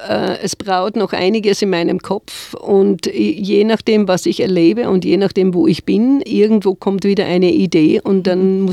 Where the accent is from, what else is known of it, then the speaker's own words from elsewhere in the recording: Austria; ich komme aus Österreich, aus einem Land, das grün ist und Schnee, ja, es hat Schnee